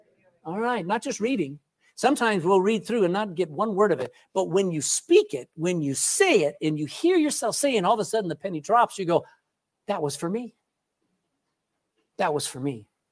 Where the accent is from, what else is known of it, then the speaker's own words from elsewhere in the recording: Texas, United States; There's some weirdos, you know, weirdos in Texas, I'm from Texas, who think they can control the weather.